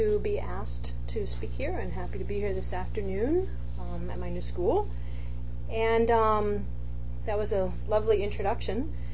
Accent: Texas, United States; when I was growing up in West Texas, my junior high was being racially integrated

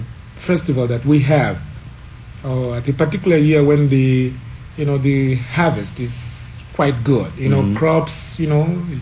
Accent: Nigeria; English is a second language; I'm from Nigeria.

